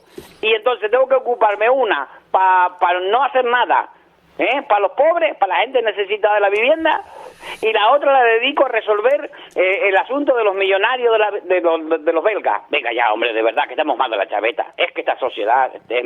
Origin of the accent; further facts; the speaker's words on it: Cuba; now in Adeje, Spain; Y yo soy de Cuba, sí.